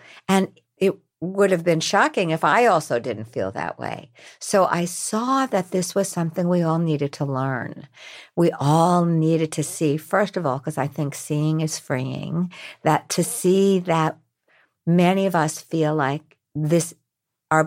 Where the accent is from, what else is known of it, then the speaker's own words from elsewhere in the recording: New York, United States; look, I'm from New York. New Yorkers don't have energetic boundaries.